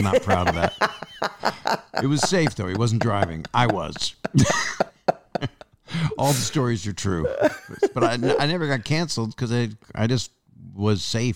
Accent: Philadelphia, Pennsylvania, United States; I'm from Philly.

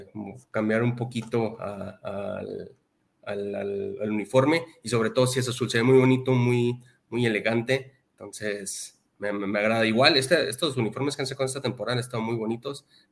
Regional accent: Chihuahua, Mexico; now in Monterrey, Mexico; yo también soy de Chihuahua. Entonces, un chihuahuense viviendo aquí en Monterrey.

